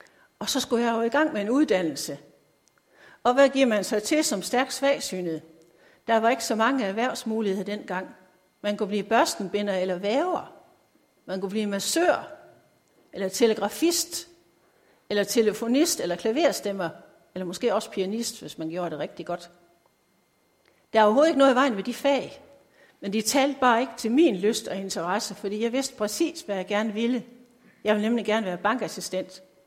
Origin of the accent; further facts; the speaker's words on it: Sønder Felding, Central Denmark Region, Denmark; Og sådan gik det til, at jeg kom til at gå i en ganske almindelig folkeskole hjemme i Sønder Felling.